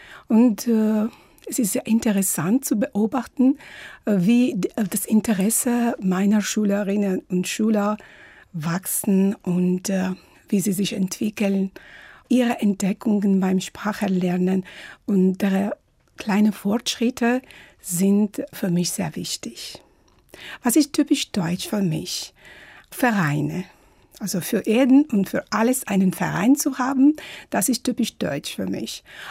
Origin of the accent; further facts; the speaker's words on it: Tbilisi, Georgia; ich komme aus Georgien. Ich bin im Jahre 1969 in Tbilisi geboren.